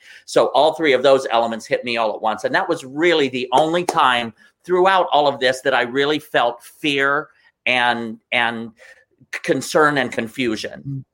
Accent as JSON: {"language": "English", "region": "Midwest", "country": "United States", "tie": "born or raised there", "lives_now": "New York, United States", "said": "I grew up in the Midwest. I was always very active and always doing 100 things at one time."}